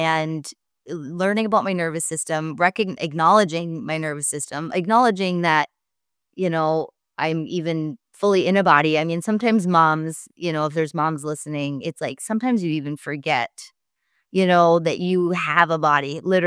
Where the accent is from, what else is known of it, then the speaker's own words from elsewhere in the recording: Florida, United States; I'm in Minnesota. I'm from Florida.